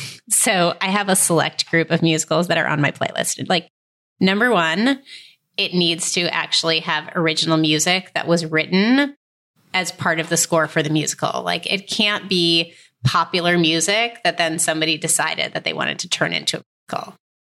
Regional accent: Syracuse, New York, United States; I had this great experience growing up in Syracuse, New York.

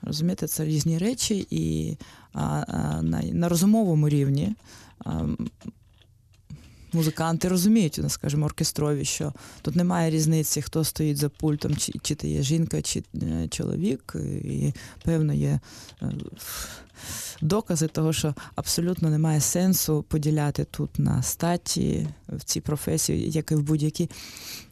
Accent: Kyiv, Ukraine; я киянка, у третьому поколінні киянка, і це моє місто, тут народилися мої батьки, діди, баби, і це просто таке рідне для мене середовище. Мені дуже приємно, що я повернулась сюди

